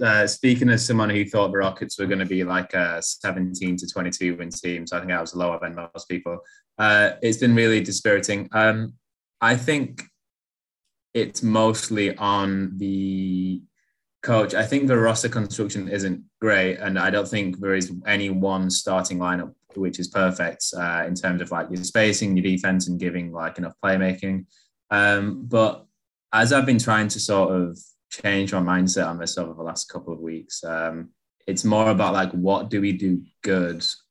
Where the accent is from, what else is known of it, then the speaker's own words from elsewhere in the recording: England, United Kingdom; I'm from England, you can probably tell.